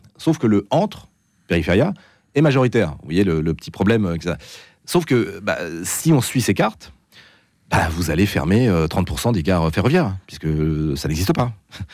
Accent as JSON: {"language": "French", "country": "France", "said": "Je suis français"}